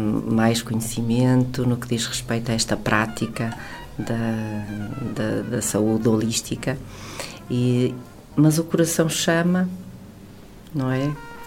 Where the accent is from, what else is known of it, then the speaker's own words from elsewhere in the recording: Porto, Portugal; also born or lived in France / Switzerland; eles regressaram ao Porto, a Portugal, e portanto foi onde eu cresci, onde eu estudei, e mais tarde eu fui para a Suíça a trabalho e fiquei, foram longos anos, ali na parte francesa da Suíça.